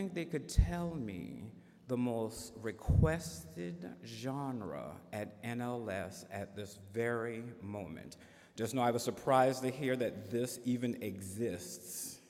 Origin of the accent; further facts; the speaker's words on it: the South, United States; As a Southerner, I know how important that is to not be in the front or between people and their food.